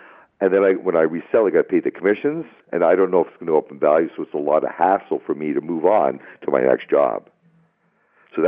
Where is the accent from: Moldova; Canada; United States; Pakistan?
Canada; Toronto, Ontario; I was born in Toronto, lived here all my life.